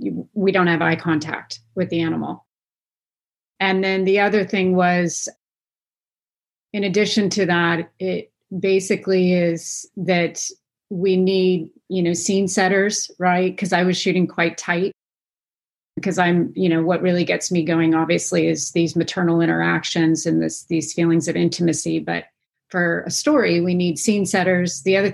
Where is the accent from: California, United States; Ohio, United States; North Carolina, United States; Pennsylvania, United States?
California, United States; Because I grew up in Marin